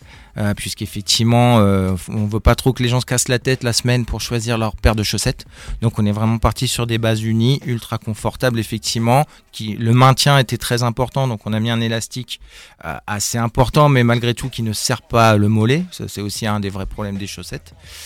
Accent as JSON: {"language": "French", "town": "Rouen", "region": "Normandy", "country": "France", "said": "Moi, je viens de Rouen, de la rive gauche de Rouen, qui est un endroit plutôt industrieux."}